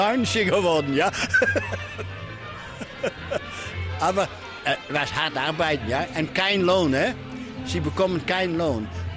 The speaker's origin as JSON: {"language": "German", "town": "Leeuwarden", "region": "Friesland", "country": "Netherlands", "second_language": "German", "said": "Ich komme von Leeuwarden aus Friesland in den Niederlanden."}